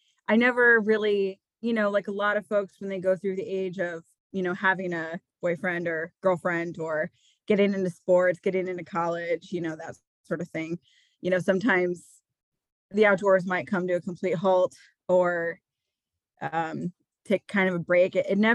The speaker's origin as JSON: {"language": "English", "region": "Iowa", "country": "United States", "tie": "born or raised there", "said": "I'm born and raised in Eastern Iowa. I have been in Iowa my whole life."}